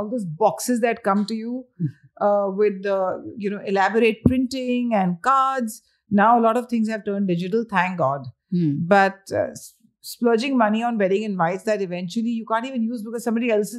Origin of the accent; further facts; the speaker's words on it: India; when we were growing up in India, my closet had such few clothes.